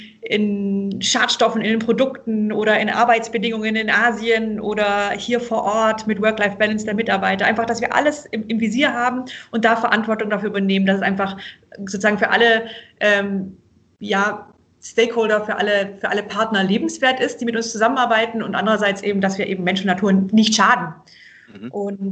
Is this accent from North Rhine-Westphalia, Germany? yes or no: no; Obereisenbach, Baden-Württemberg, Germany; wir sind hier eben aufgewachsen in Oberschwaben, meine Kinder, meine Schwestern und ich, in einem kleinen Dorf, also Obereisenbach bei Tettnang. Hier ist eher Landwirtschaft und hier ist keiner adlig.